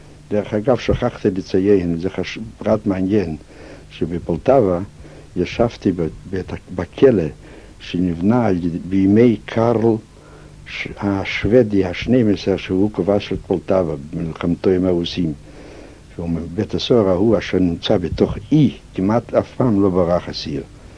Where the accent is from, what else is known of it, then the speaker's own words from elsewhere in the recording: Pryluky, Chernihiv Oblast, Ukraine; also born or lived in Lithuania; now in Israel; באוקראינה נבחר אבי כרב בעיר פרילוקי, פלח פולטבה. בעיר זו התגוררתי מ-1915 עד עלייתי ארצה, שם אני גמרתי בית ספר התיכון